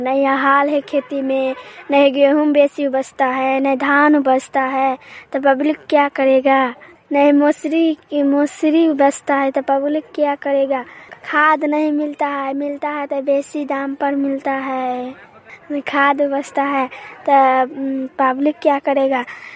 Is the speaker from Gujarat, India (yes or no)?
no; Benipatti, Bihar, India; घर मेघमन, थाना बेनीपट्टी, जिला मधुबनी।